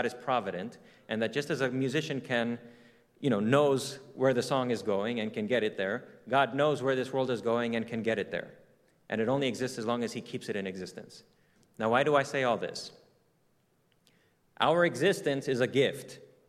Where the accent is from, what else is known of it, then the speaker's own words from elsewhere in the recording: United States; born there; the fact that I was born in America, the fact that I speak two languages